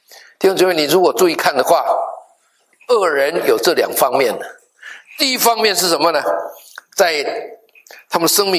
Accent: Taiwan; 我在台湾的乡下长大哈， 我觉得那是很有意思的事情

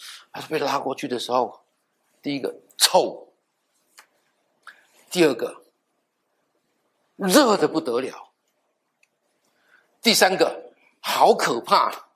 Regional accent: Guangdong, China; 我还听我们广东人怎么说呢？

